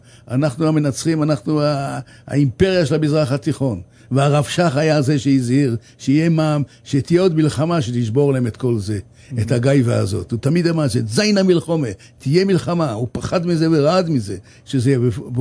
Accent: Bnei Brak, Tel Aviv District, Israel; לא גדלתי, התחתנתי לתל אביב. גדלתי בבני ברק

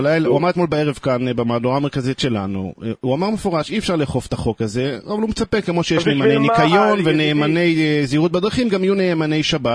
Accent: Jerusalem, Jerusalem District, Israel; לא רק כיהודי חרדי, גם כירושלמי.

